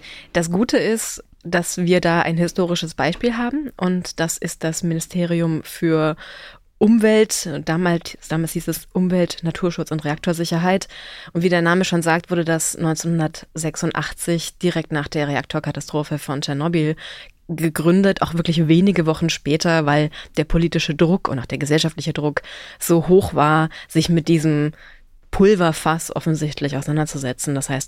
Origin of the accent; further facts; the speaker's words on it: Bavaria, Germany; Ich komme aus Bayern und deswegen weiß ich, dass es in Bayern ein Digitalministerium gab